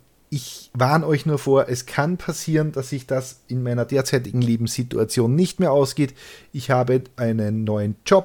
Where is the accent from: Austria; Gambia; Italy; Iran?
Austria; Lower Austria; den machst du als Niederösterreicher.